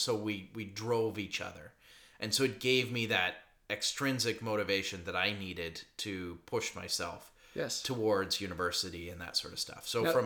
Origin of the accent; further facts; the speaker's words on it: Vancouver, British Columbia, Canada; I grew up here in the Vancouver area.